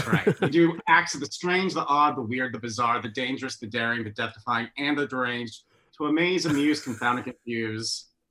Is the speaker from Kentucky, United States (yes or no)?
no; Norman, Oklahoma, United States; I was raised in Norman, Oklahoma. And out there, I joined the Renaissance fairs.